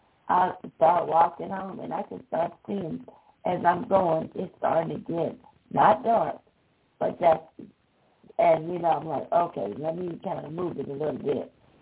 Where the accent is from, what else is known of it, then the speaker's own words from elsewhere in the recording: the South, United States; Again, like I grew up in the South, you got to be home before the street lights come on.